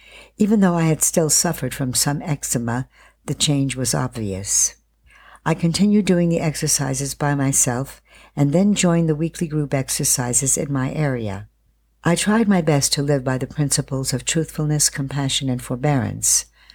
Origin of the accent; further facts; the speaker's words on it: Singapore; also born or lived in China; now in Australia; I was born in China, grew up in Singapore, and am now living in Australia.